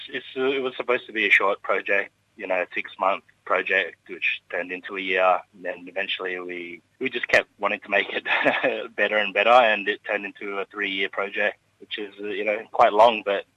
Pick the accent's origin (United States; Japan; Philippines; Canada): Philippines; as a Filipino